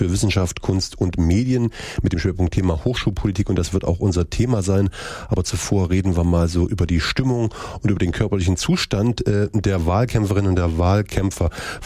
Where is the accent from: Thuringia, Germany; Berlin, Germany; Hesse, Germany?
Thuringia, Germany; Gera; Also ich komme aus Gera, da wird gerostet